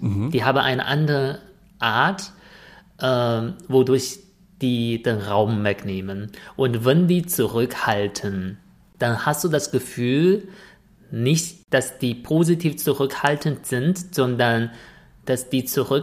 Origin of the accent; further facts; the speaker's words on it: North China, China; Ich komme aus Nordchina, ne?